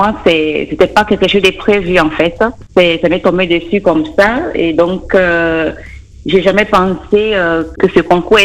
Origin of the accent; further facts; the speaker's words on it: Côte d’Ivoire; now in Saint-Sulpice, France; Je suis origine de la Côte d'Ivoire.